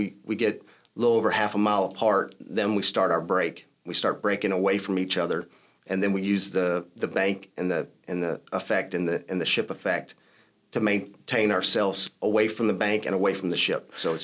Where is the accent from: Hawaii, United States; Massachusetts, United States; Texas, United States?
Texas, United States; La Porte; I'm a product of LaPorte, so born and raised in LaPorte, three generations, so went to the same high school as my grandparents.